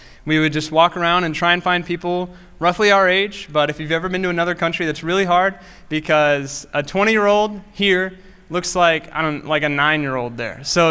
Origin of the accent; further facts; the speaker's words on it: Lawrenceburg, United States; I grew up in Lawrenceburg.